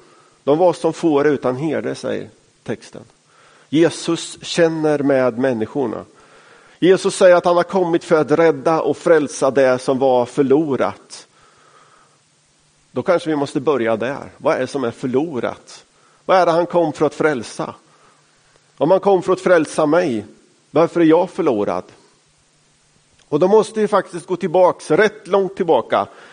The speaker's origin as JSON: {"language": "Swedish", "town": "Sonstorp", "region": "Östergötland", "country": "Sweden", "said": "Jag kommer från Sonstorp som ligger utanför Finspång. Som ligger utanför Norrköping."}